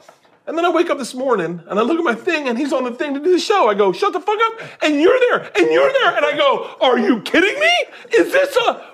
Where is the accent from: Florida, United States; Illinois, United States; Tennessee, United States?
Florida, United States; I grew up in Florida and I went to school in Tallahassee.